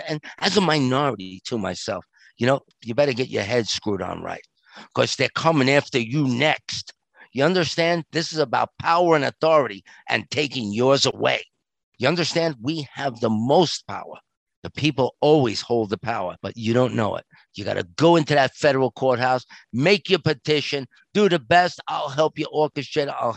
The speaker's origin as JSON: {"language": "English", "country": "United States", "said": "okay, my skin's a little brown, but I'm American."}